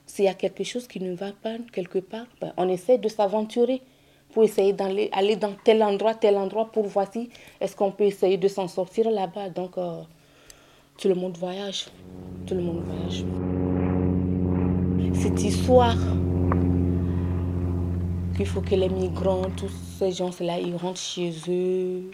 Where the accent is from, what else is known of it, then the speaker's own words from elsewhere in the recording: Togo; now in France; je viens du Togo. Je suis ici en France depuis 2015.